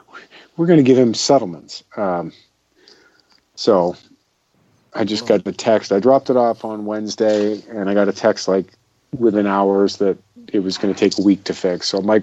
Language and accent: English; Massachusetts, United States; Oh, I do. I'm from Massachusetts, and my plate says as much.